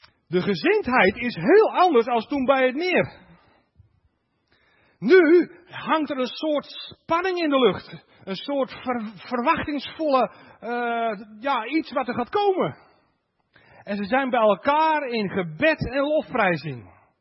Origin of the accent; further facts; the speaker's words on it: Netherlands; Maar waar ik vandaan kom, dat is bij de Diefdijk.